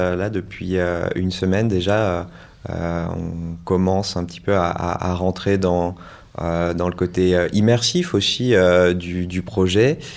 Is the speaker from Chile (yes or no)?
no; Auvergne-Rhône-Alpes, France; moi, je suis originaire de Haute-Savoie, donc la montagne, ce sont des choses qui me plaisent et que j'aime fréquenter.